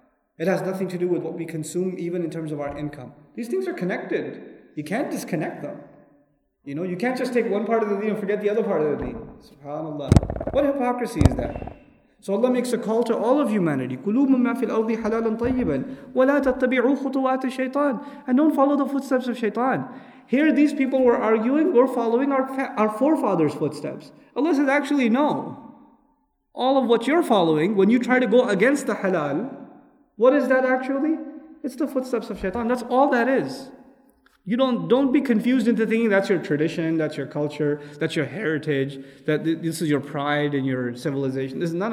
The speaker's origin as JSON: {"language": "English", "country": "Pakistan", "said": "I'm from Pakistan. Sometimes my family travels there."}